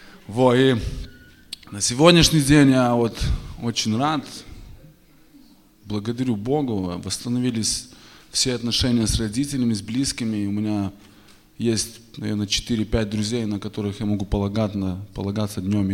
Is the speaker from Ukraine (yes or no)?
no; Vilnius, Vilnius County, Lithuania; я сам с Вильнюса, я рос в Вильнюсе